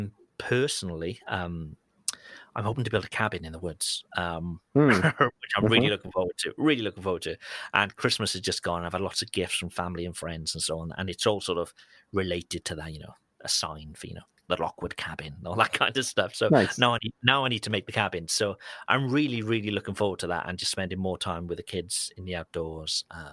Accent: United Kingdom; As a Brit, we've had the whole Brexit thing

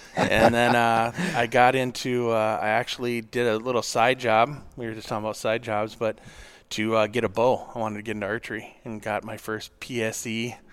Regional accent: Minneapolis, Minnesota, United States; I grew up in North Minneapolis, right in the hood.

